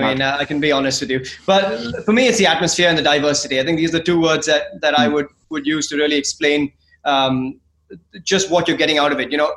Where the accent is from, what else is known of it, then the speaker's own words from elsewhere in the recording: Chennai, Tamil Nadu, India; because I'm from Chennai, the team hasn't done very well, unfortunately.